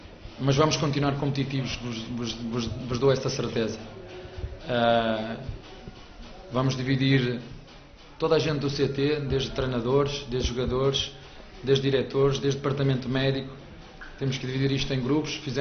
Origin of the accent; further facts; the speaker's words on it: Portugal; vocês sabem que nós também somos portugueses